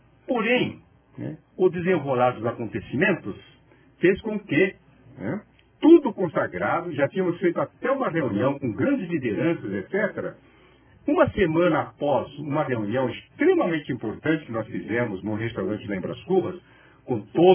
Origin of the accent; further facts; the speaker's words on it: Mogi das Cruzes, São Paulo, Brazil; Nasci em Mogi. Fui criado aqui em Biritiba Sul. Tenho toda a minha família aqui em Mogi das Cruzes. E além de ser mogiano